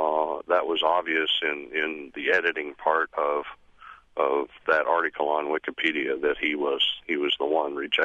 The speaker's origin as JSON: {"language": "English", "region": "Montana", "country": "United States", "tie": "born or raised there", "lives_now": "Fairbanks, United States", "said": "I grew up in Montana, and I'm a geologist by training."}